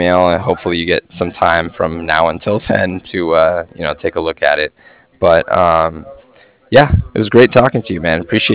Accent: San Diego, California, United States; I'm from San Diego, California, so we don't see anything below that usually.

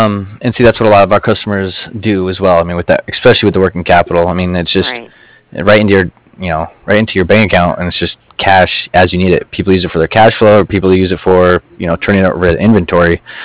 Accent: Colorado, United States; I grew up in Colorado.

